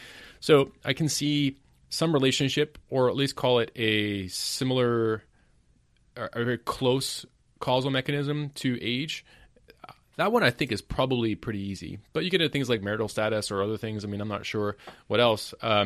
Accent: Canada; I'm from Canada

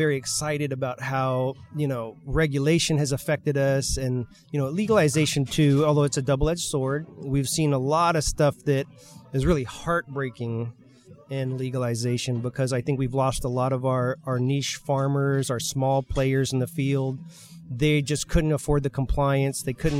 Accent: California, United States; Well, I'm a native Californian and I come from the cannabis industry.

